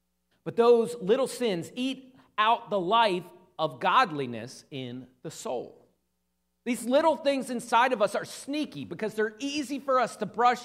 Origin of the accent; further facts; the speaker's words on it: Pennsylvania, United States; born there; also born or lived in Arkansas / Georgia; I was born in Pennsylvania, and then I moved for college to Arkansas, and then to Georgia for a few years.